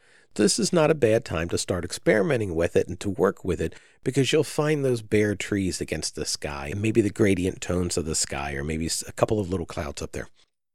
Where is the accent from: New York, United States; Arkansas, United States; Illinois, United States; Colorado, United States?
New York, United States; Now, I'm a transplant from Central New York, and New York generally meant that winter, a very large percentage of winter days were overcast all the time.